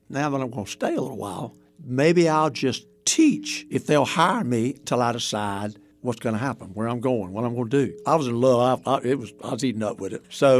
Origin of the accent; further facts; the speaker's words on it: Raleigh, North Carolina, United States; I said, okay, I'm going to Raleigh. I'm from Raleigh. I can stay with my parents if I want to.